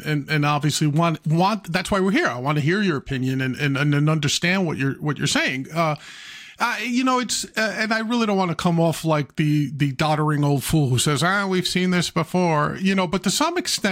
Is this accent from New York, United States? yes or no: yes; New York City, New York, United States; Because look, I'm a New Yorker, grew up in New York City, right?